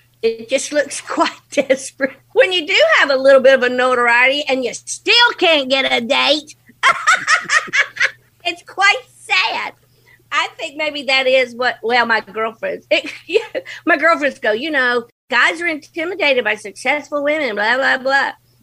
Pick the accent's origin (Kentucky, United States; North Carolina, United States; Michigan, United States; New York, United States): Kentucky, United States; Covington; born there; I was born in Covington, Kentucky.